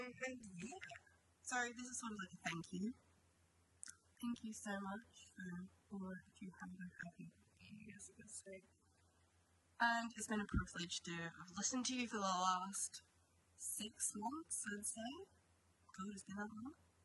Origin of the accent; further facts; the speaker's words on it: England, United Kingdom; No, I'm too English.